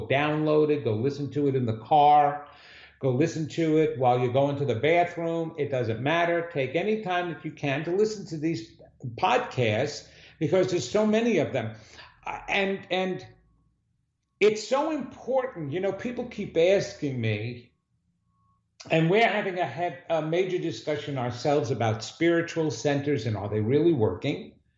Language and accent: English; New York, United States; If you're a New Yorker, you've got a lot of trouble. I'm a New Yorker.